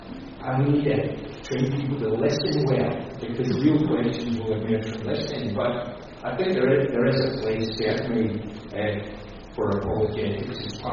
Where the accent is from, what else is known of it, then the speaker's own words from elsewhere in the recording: Scotland, United Kingdom; I came from Scotland, a nation of hyper-Calvinists. We had a more thorough Reformation under Knox than Germany under Luther.